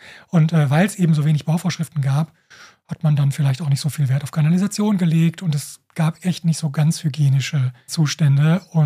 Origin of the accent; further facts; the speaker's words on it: Dortmund, North Rhine-Westphalia, Germany; Also ich komme aus Dortmund